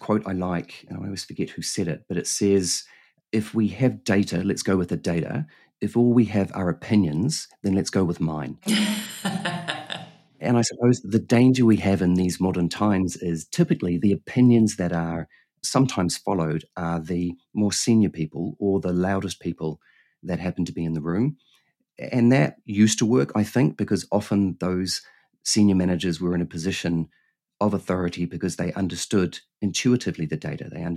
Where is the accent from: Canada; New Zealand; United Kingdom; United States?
New Zealand; born there; accent: funny accent; So I was born in New Zealand, hence the slightly funny accent.